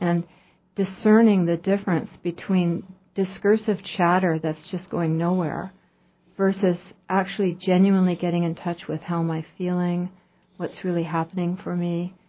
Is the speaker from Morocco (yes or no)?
no; Vancouver, British Columbia, Canada; now in Juneau, United States; Currently, I grew up in Vancouver.